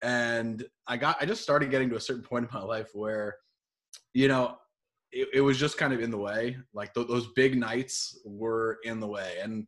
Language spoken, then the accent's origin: English; Brooklyn, New York, United States; back at the house that I grew up in Brooklyn.